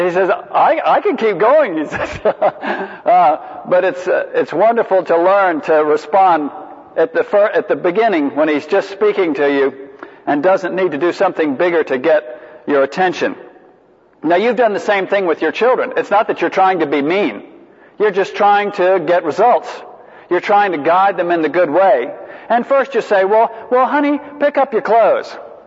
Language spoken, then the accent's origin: English; Savannah, Georgia, United States; I'm from Savannah, you know.